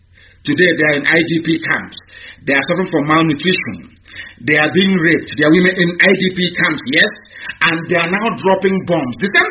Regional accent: Nigeria; I'm a proud Nigerian. I'm from Nigeria. I'm proud.

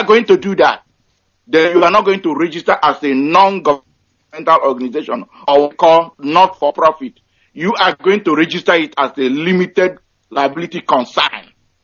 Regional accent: Oguta, Imo, Nigeria; now in Houston, United States; I come from Arondi-Onyemobi in Oguta in Biafra land, and I reside here in Houston, Texas.

